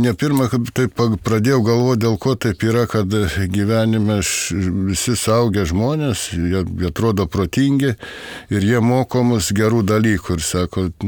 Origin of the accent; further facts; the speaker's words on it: Ukmergė, Vilnius County, Lithuania; man 54 metai. Esu iš Ukmergės rajono, atstovauju Ukmergės skyrių.